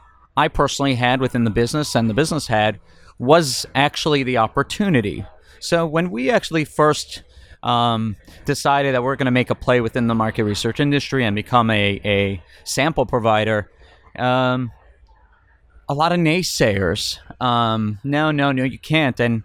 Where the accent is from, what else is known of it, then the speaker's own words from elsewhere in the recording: Miami, Florida, United States; I'm actually a native. I'm from Miami. It's my hometown.